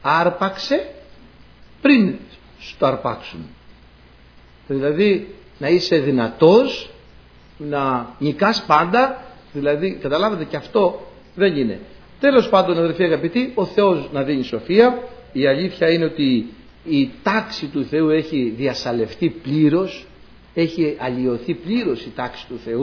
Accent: Greece; Το χωριό μου, ιστορικά μιλάμε τώρα, έτσι, καταγεγραμμένη ιστορία, είναι η πρώτη κοινότητα της Ελλάδος που είχε εκλεγμένη γυναίκα πρόεδρο. Ιστορικά. Καταγεγραμμένο στην ιστορία, όχι έτσι. Το 1950 τόσο είχε γυναίκα πρόεδρο το χωριό μου. Είμαι δηλαδή από προοδευτικό μέρος

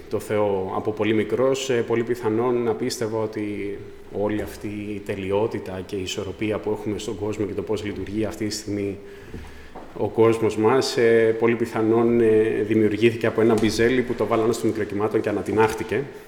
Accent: Rhodes, South Aegean, Greece; now in Athens, Greece; είμαι από τη Ρόδο. Έχω έρθει στην Αθήνα από το 19.

